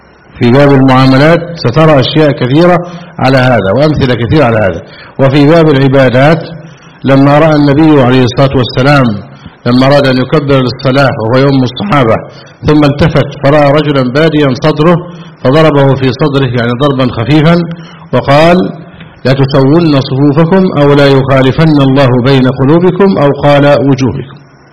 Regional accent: Egypt; عندنا في مصر

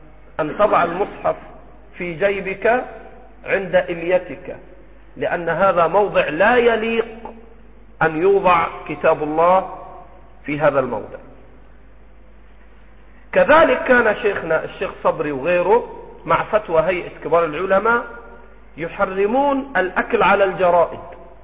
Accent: Egypt; accent: Egyptian; على لهجتنا المصرية

